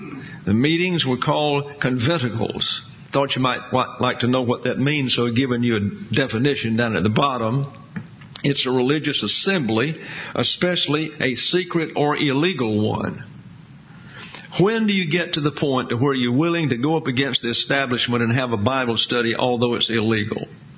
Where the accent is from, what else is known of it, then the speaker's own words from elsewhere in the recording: the South, United States; Reminds me of when I grew up in the South.